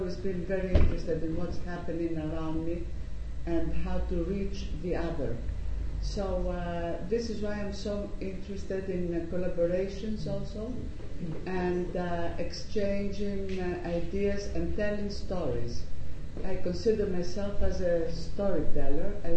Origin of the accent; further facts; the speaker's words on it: Egypt; also born or lived in England; now in Greece; I live in Greece. I'm Greek, but my background, I was born and raised in Egypt, and then I came to England for my studies